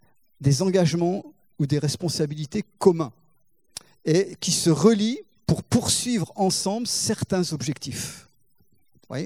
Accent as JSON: {"language": "French", "town": "Grenoble", "region": "Auvergne-Rhône-Alpes", "country": "France", "tie": "born or raised there", "moved": "as an adult", "said": "Donc on vient de Grenoble, église de Chandelier pour ceux qui connaissent. Donc on est né là-bas, on a grandi là-bas, et puis on s'est marié à Bourgoin, qui était une église annexe de Grenoble"}